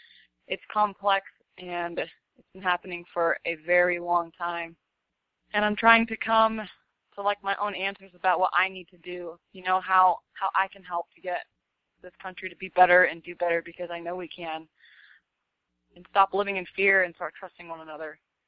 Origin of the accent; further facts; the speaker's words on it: Los Angeles, California, United States; also born or lived in Orange County; now in Denver, United States; I'm 23. I currently live in Denver. My background a little bit, I grew up in Los Angeles in a really diverse community, and then in high school I moved to a community in Orange County that was incredibly white.